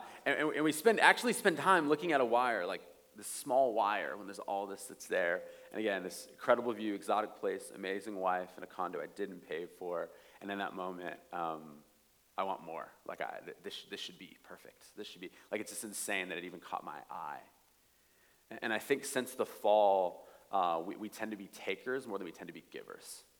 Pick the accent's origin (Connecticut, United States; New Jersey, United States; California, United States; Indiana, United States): California, United States; Chula Vista; I am from West Chula Vista and I'm in Cape Town in this Airbnb that I did not pay for.